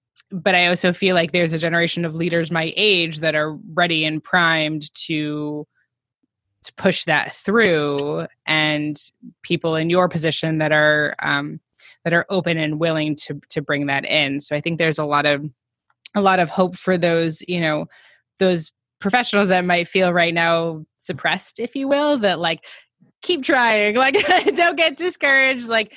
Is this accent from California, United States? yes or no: yes; Thousand Oaks, California, United States; I grew up in Thousand Oaks